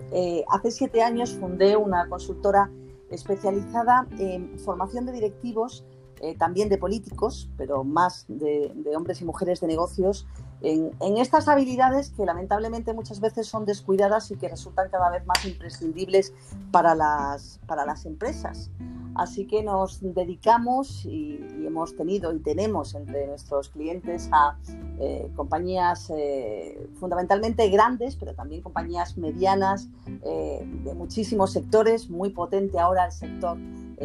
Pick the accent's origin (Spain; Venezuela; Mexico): Spain; Ceuta; subrayar que soy de Ceuta, pues aprovecho para decir que es una ciudad maravillosa que merece la pena conocer